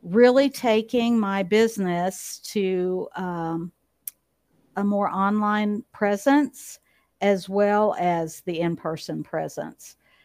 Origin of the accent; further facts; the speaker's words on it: Bible Belt, United States; I grew up in the Bible Belt. So, you know, we were memorizing scripture before we could write our names.